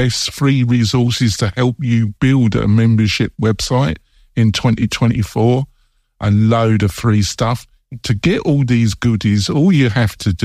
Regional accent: England, United Kingdom; now in United States; I'm English.

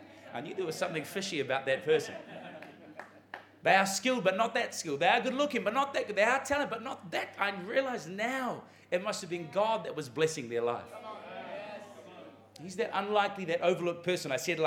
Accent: New Zealand; But I must admit, as a New Zealander, I've always been intrigued by the shepherds.

